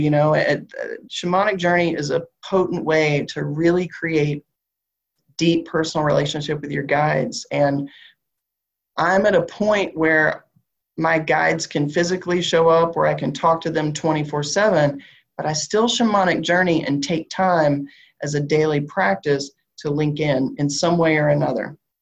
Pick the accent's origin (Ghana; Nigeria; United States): United States; the South; accent: southern; My southern accent is so thick tonight.